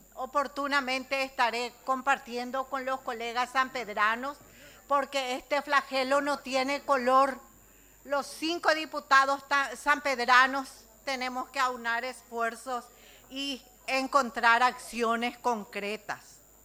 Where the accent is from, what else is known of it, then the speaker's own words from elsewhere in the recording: Unión, San Pedro, Paraguay; porque el distrito de Unión también está involucrado. Es mi ciudad de origen.